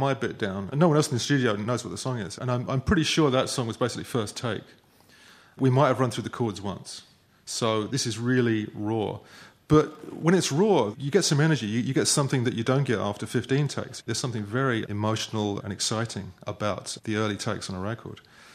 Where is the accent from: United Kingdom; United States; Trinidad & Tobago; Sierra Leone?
United Kingdom; It's about being British and repressed, you know, and having to figure it all out yourself.